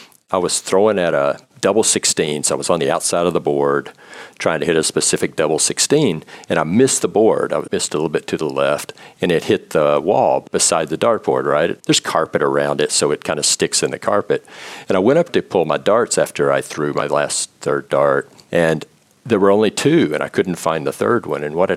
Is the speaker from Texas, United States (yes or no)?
yes; Texas, United States; now in Marin, United States; That's right. I grew up in the Texas Panhandle.